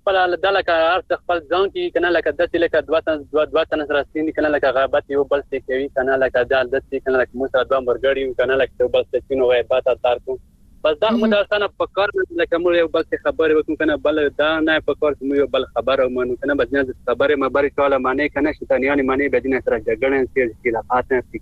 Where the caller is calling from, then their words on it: Khyber Pakhtunkhwa, Pakistan; تازه باورګزم د خپل اورنګ